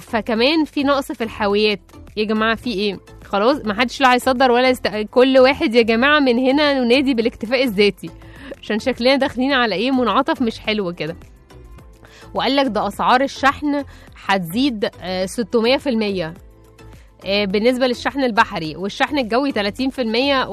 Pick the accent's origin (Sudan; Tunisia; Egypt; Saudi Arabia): Egypt; لكن الغريبة ان احنا طبعا كمصريين بنحب يعني نخش في الحوارات قوي